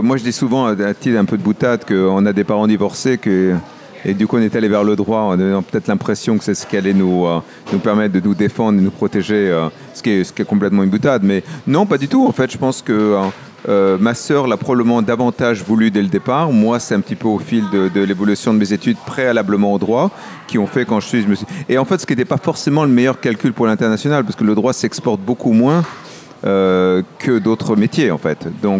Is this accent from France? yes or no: yes; France; moi-même de parents issus de pays différents, en fait, mes parents ne sont pas d'origine française. Donc j'ai grandi en France, mais dans un environnement éminemment international, y compris à l'école et au niveau familial.